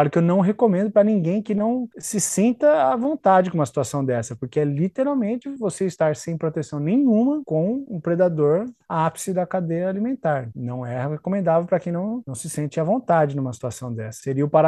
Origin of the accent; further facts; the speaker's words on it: Americana, São Paulo, Brazil; now in United States; eu vinha de Americana, que é a cidade para onde eles foram e tem uma raiz histórica ligada com diversas nuances históricas.